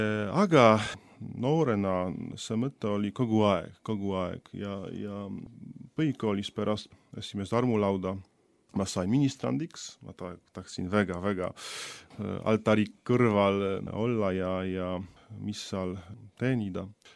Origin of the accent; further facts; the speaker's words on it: Rzeszów, Subcarpathian Voivodeship, Poland; Estonian is a second language; now in Estonia; Jah, Poola on suur, ma olen pärit Kagu-Poolast, Rzeszówi linnast. Rzeszów on Podkarpatskie makonna pealin. See asub täpselt 100 kilometrit Ukraina ja Slovakia piirist.